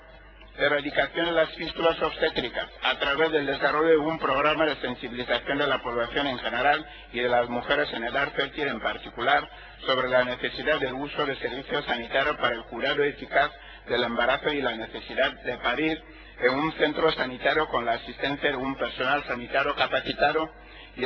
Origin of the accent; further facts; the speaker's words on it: Equatorial Guinea; Señora presidenta, en mi país, Guinea Ecuatorial